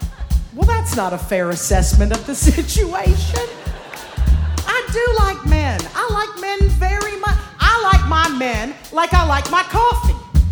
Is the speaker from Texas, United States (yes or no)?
no; Louisiana, United States; Only I'm from Louisiana, so tandem is not a fucking word I know.